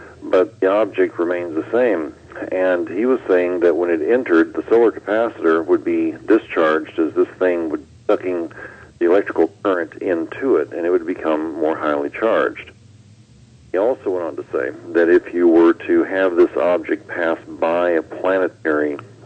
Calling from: Arizona, United States; I'm calling from Arizona.

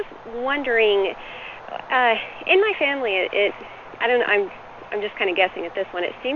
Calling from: Forest Grove, Oregon, United States; I'm calling from Forest Grove, Oregon.

